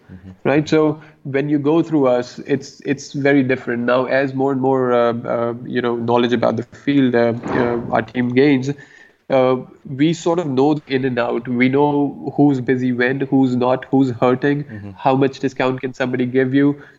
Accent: India; So naturally, the Indian market, and having being Indian ourselves, you know, we understand this market fairly well.

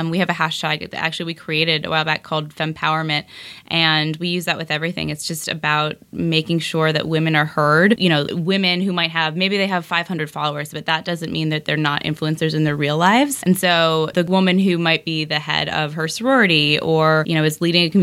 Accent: Washington, District of Columbia, United States; now in Los Angeles, United States; I'm from D.C. Okay. originally. And I came out for business school at UCLA, and, you know, I got stuck.

